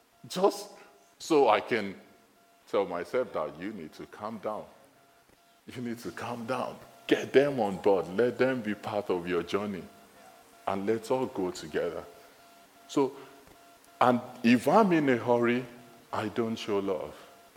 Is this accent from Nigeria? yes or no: yes; Nigeria; accent: Nigerian; Don't worry, it's my Nigerian accent. That's the way I say it.